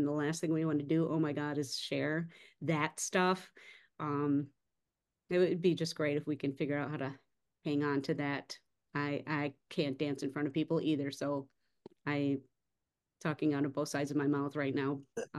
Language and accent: English; Wisconsin, United States; also born or lived in Seattle; I just very recently moved back to my hometown in Wisconsin. So I'm not in Seattle anymore.